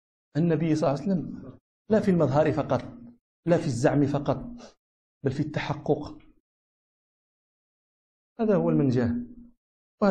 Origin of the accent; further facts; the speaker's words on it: Morocco; هذا في دارجتنا المغربية، لا نقول مقبرة نقول الروضة